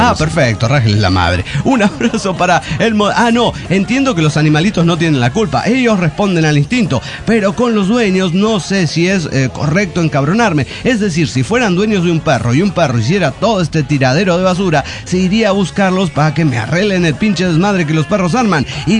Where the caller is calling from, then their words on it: Guadalajara, Jalisco, Mexico; de Guadalajara, Jalisco.